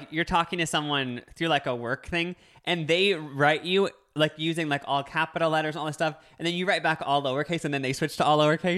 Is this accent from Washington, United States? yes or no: no; Sevierville, Tennessee, United States; I was born and raised in … hometown. And she went to high school with my grandma.